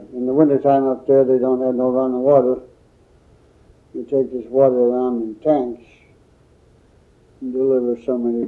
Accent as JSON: {"language": "English", "town": "Daniels Creek", "region": "Alaska", "country": "United States", "tie": "born there", "said": "I was born in Alaska, about 60 miles from Nome, a place called Daniels Creek."}